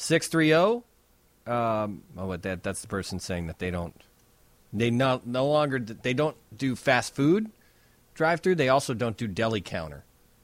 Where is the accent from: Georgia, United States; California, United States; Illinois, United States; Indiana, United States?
Illinois, United States; Chicago; I'm American. I'm from Chicago. Don't scare me.